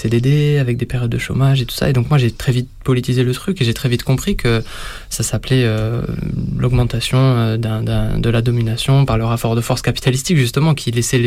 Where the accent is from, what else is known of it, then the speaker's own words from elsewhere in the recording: Toulouse, Occitanie, France; parce que moi, je viens de Toulouse, hein, ma famille est là-bas.